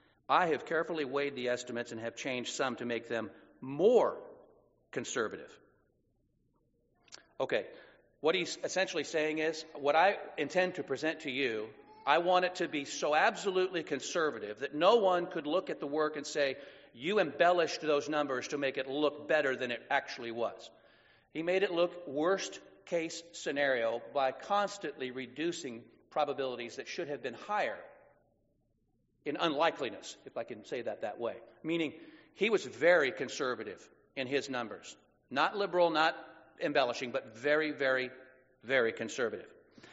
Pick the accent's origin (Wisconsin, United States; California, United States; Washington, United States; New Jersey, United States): California, United States; Santa Rosa; born there; I was born in Santa Rosa.